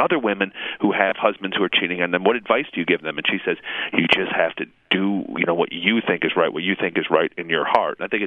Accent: the South, United States; I'm a Southerner, an actor.

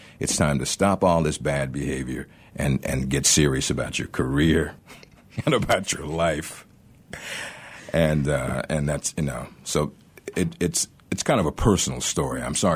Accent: Dallas, Texas, United States; I mean, I grew up in Dallas and you know, back then, I was looking around for a college I could afford.

